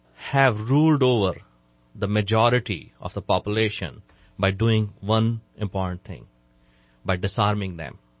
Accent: India; So I grew up in India where gun ownership was not a right, was a privilege of a privileged few.

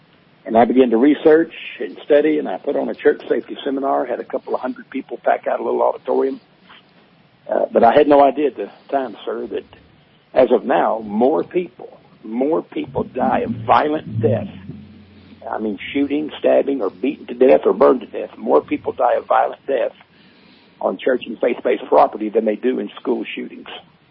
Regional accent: Arkansas, United States; Well, I was born and raised in Arkansas, and I became a minister in 1973, started preaching.

